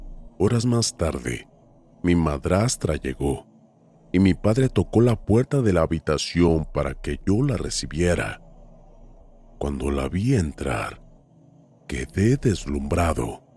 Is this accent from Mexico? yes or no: yes; Aguascalientes, Mexico; Soy de Aguascalientes, México.